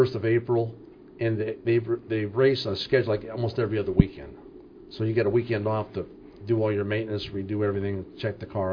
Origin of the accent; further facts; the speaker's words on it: Struthers, Ohio, United States; I'm originally from Struthers.